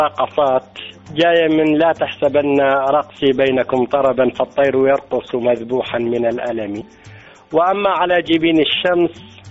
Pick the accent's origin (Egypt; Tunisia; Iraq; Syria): Iraq; Saqlawiyah, Anbar; أنا ابن فلاح وابن قرية، فلذلك أنا من 75 أنا أكتب الشعر، وكتابتي كانت للطبيعة في منطقة الصقلاوية مثلا، اللي هي قرية من قرى الفلوجة.